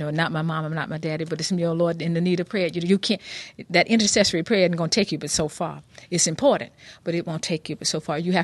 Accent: the South, United States; born there; I was born in the South. I went to college in the South. I live in the South.

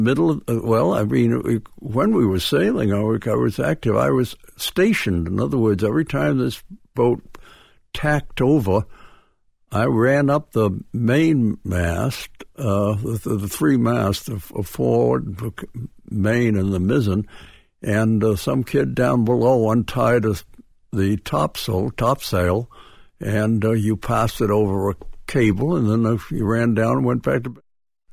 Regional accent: Dedham, Massachusetts, United States; accent: Boston; Well, I'm from Dedham. It's a Boston accent. Both of my parents came from Boston

